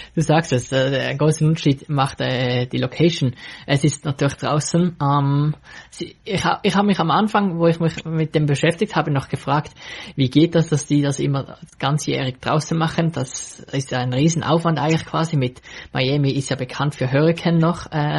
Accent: Switzerland; Und wenn man natürlich als Schweizer dann in die USA geht

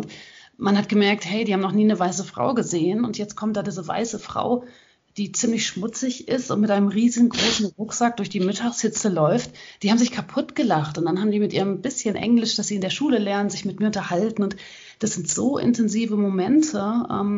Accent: Hagen, North Rhine-Westphalia, Germany; ich komme aus Hagen, wie … ihre gesamte Band eben auch.

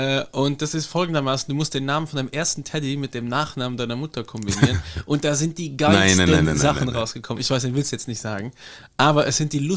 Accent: Luxembourg; Bei uns in Luxemburg gab es jahrelang Thüringer Würstel

